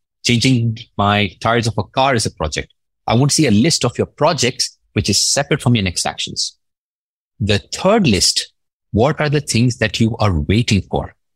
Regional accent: Dubai, United Arab Emirates; born or raised there

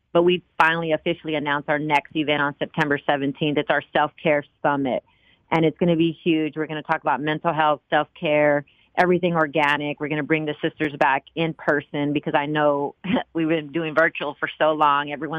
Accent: Austin, Texas, United States; I'm from Austin, so definitely Austin

